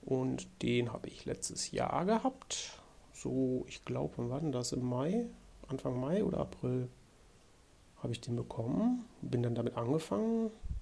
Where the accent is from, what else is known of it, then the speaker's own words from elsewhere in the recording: Bielefeld, North Rhine-Westphalia, Germany; Also ich komme hier aus dem Raum Bielefeld